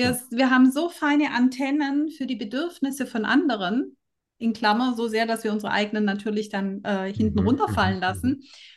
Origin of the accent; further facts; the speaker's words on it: Baden-Württemberg, Germany; ich komme ja aus dem Schwäbischen